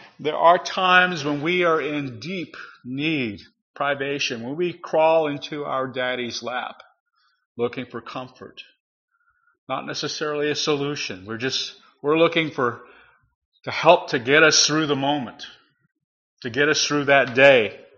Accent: Texas, United States; When I grew up here in West Texas, all my elders were Mr., Mrs., Miss.

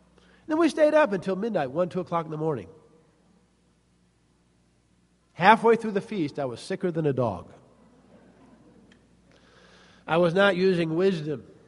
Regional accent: St. Louis, Missouri, United States; But I remember growing up in St. Louis, back when we played corkball. That was a big sport in St. Louis.

